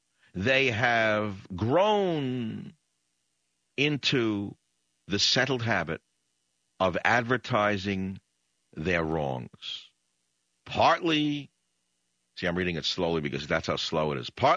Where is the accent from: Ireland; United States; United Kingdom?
United States; New York City, New York; As a kid, I was raised in New York City, and we had to read Booker T. Washington.